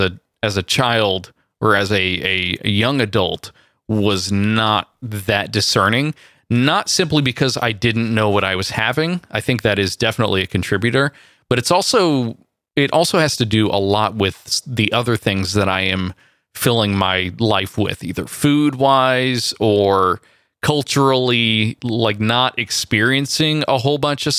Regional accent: California, United States; I went from Southern California up back to my hometown near San Francisco

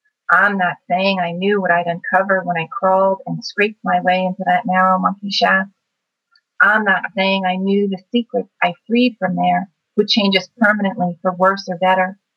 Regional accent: Queens, New York, United States; Now, I grew up in Queens, but my grandfather lived in northeastern Pennsylvania

